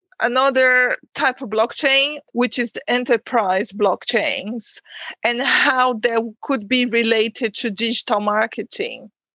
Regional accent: Brazil; We are both from Brazil.

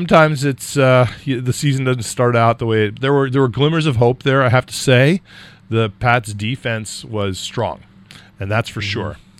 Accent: California, United States; if you're a 49ers fan, you're raised in California, you become a 49ers fan, and you're raised by a Giants fan

